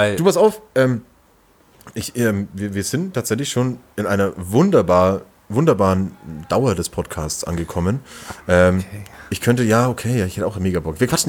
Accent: Langenzenn, Bavaria, Germany; now in Nuremberg, Germany; Ich wohne ja noch gar nicht so lange in Nürnberg. Ich komme ja eigentlich aus dem Nürnberger Umland oder eher aus dem Fürther Umland.

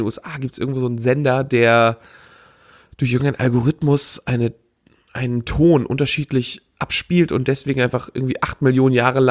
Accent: Hamburg, Germany; Ich komme aus der Gegend von Hamburg

